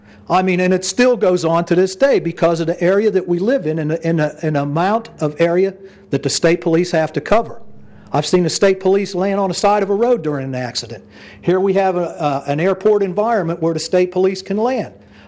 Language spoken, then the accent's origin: English; Ohio, United States; I'm a transplant myself. I come from Ohio. I came here because of Dover Air Force Base.